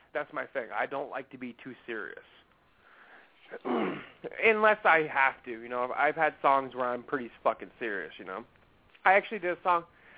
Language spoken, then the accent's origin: English; New Hampshire, United States; now in Connecticut, United States; I'm going up there to visit my family here because I'm originally from New Hampshire. I moved down to Connecticut like 2 years ago.